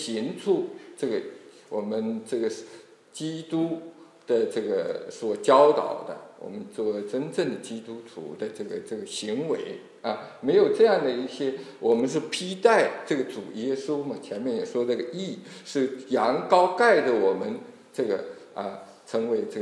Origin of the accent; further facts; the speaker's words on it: Yiwu, Zhejiang, China; 我小的时候，我在义乌出生啊，我老家义乌，我们那个时候宴席呢，也就是晚上摆的啊